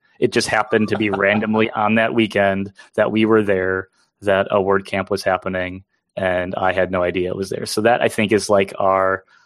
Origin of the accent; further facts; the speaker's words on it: Wisconsin, United States; And, you know, I'm from Wisconsin, so cheese curds in general are hard to avoid.